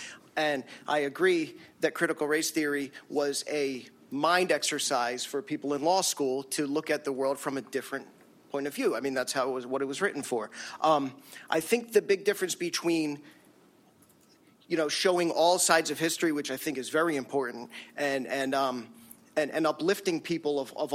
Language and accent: English; Denver, Colorado, United States; from Denver.